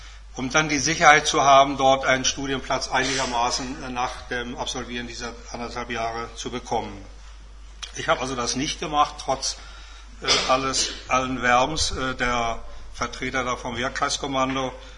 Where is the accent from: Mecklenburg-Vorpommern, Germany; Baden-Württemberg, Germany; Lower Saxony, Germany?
Mecklenburg-Vorpommern, Germany; Warin; born there; Ich bin in Varin geboren, dieser kleinen Stadt, südöstlich von Wismar, 20 Kilometer.